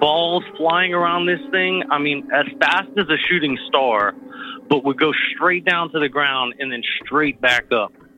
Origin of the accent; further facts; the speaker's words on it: Louisiana, United States; from Louisiana.